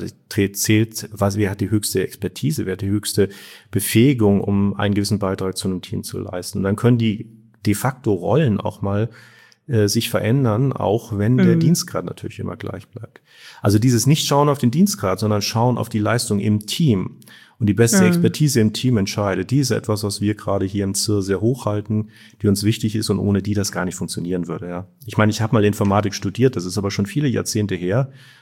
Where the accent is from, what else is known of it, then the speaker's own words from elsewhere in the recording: Baden-Württemberg, Germany; born there; Da bin ich also als geborener Badener weit weg von dem Schwäbischen.